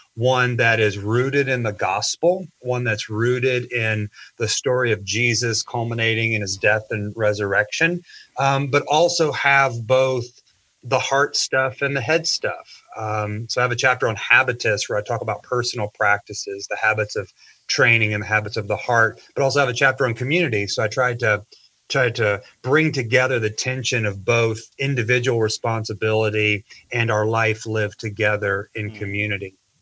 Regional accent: St. Joseph, Missouri, United States; also born or lived in South Georgia; And I grew up in St. Joe, just my hometown.

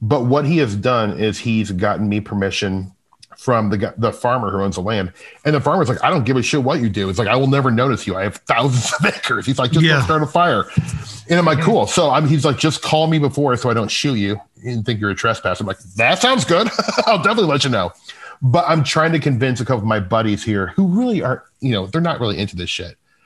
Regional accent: Omaha, Nebraska, United States; hey, I'm a writer from Omaha and I'm researching this.

